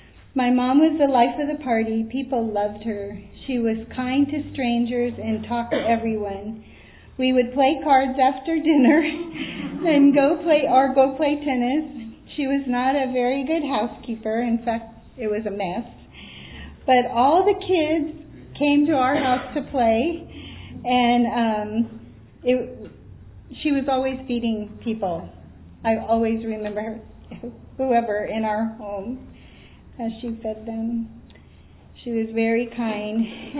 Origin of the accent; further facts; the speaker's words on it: Fort Lauderdale, Florida, United States; I grew up in Fort Lauderdale, Florida. With loving Christian parents, I remember as a young child seeing my dad and mom reading their Bible on the back porch.